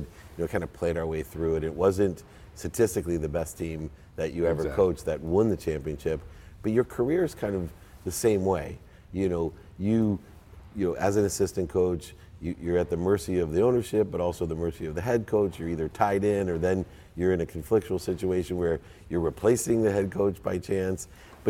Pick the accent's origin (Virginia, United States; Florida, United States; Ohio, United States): Ohio, United States; Akron; born there; I was born in Akron, so.